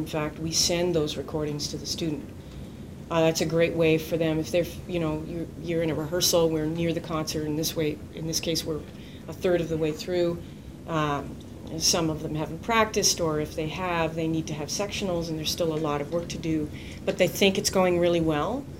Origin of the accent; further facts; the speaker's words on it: Ontario, Canada; I'm old enough to remember growing up in rural Ontario. I'm Canadian.